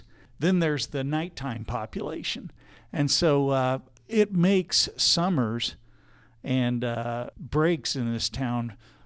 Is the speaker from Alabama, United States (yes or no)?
no; Springfield, Missouri, United States; I'm from Springfield, Missouri.